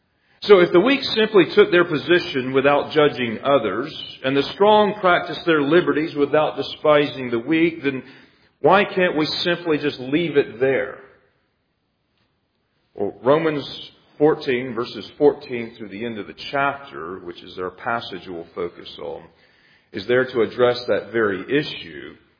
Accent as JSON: {"language": "English", "country": "United States", "said": "It's not a slam on Americans. I'm very thankful I'm an American"}